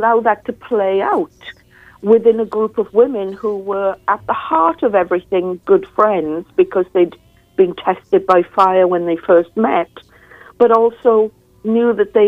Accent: Wales, United Kingdom; I grew up in Wales, being Welsh.

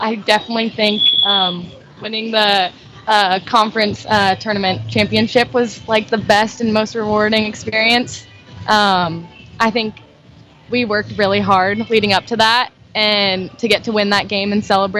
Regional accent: California, United States; I'm from California.

